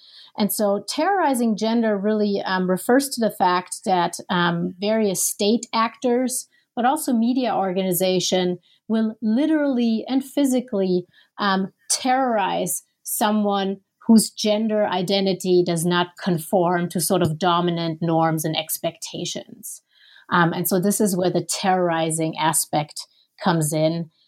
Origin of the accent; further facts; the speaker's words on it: Germany; now in Minneapolis, United States; I'm originally from Germany.